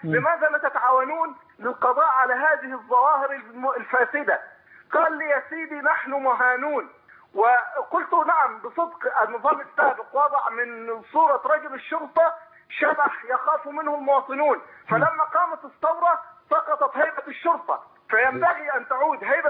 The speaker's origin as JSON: {"language": "Arabic", "region": "Minya Governorate", "country": "Egypt", "said": "قريتنا الصغيرة المتواضعة في إحدى مراكز محافظات المنيا، يعني قرية تابعة لأحد مراكز محافظة المنيا"}